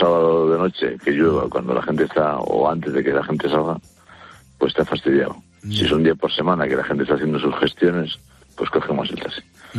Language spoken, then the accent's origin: Spanish; Cacabelos, Castile and León, Spain; del Bierzo, de un pueblo que se llama Cacabelos.